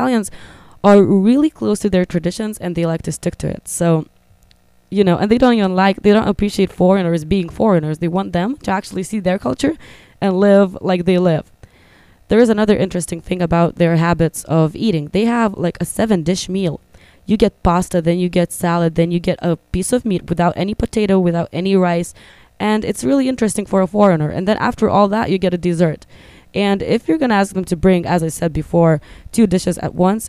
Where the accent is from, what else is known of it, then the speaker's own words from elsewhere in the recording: Vilnius, Vilnius County, Lithuania; also born or lived in Hungary; now in United States; my hometown of Vilnius, which is the capital of Lithuania, Hungary, which is kind of my home country too